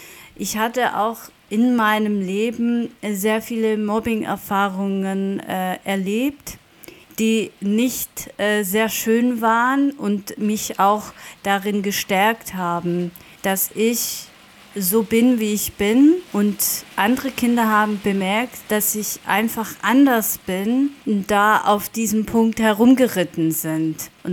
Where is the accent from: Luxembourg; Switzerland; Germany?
Germany; Baden-Württemberg; also born or lived in Lower Saxony; Und ich bin 1982 in Niedersachsen geboren und in Baden-Württemberg aufgewachsen.